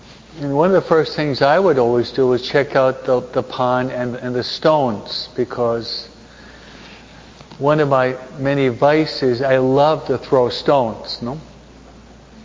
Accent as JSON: {"language": "English", "region": "New York", "country": "United States", "tie": "born or raised there", "said": "Being a New Yorker, being brought up and raised in New York on the East Coast, I'm speaking like a New Yorker now"}